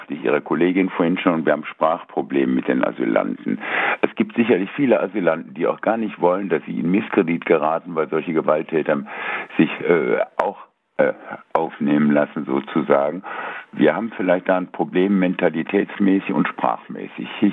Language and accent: German; Altenholz, Schleswig-Holstein, Germany; Ich komme nicht aus Kiel, sondern ich komme aus Altenholz.